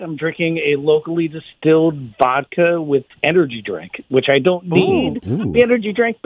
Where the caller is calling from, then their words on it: Lancaster, Pennsylvania, United States; from Lancaster, Pennsylvania.